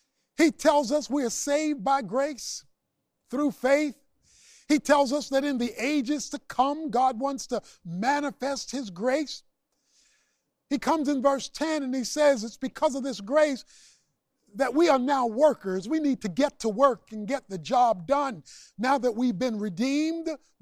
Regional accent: Baltimore, Maryland, United States; It became more amplified growing up in Baltimore when I found out that there were some quote-unquote evangelical churches that we could not visit or go in because of segregation and illegitimate divisiveness.

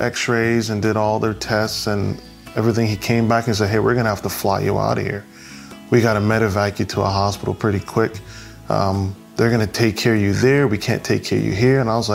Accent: Saint Thomas, U.S. Virgin Islands; we're both from St. Thomas, Virgin Islands.

